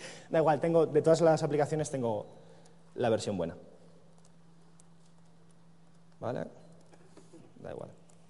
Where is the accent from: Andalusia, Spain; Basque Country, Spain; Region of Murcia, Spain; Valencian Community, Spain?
Basque Country, Spain; Bilbao; También comenté que yo soy de Bilbao, entonces a mí me gusta picar el código.